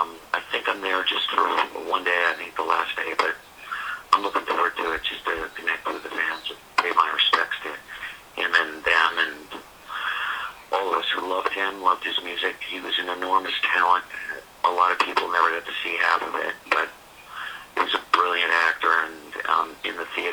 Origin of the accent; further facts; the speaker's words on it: New York, United States; also born or lived in New Jersey; a lot of people know I was born and raised in New York and New Jersey, and my relatives lived in Long Island, and I can remember being a kid being out there